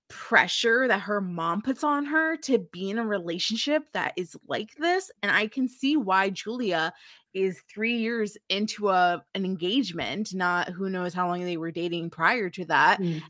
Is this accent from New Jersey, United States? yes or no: yes; New Jersey, United States; I said I was from New Jersey and they were like, oh, is that like on the coast?